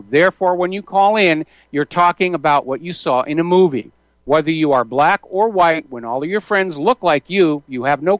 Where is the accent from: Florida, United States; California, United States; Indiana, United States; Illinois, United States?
California, United States; You know, hey, dudes, I'm from California.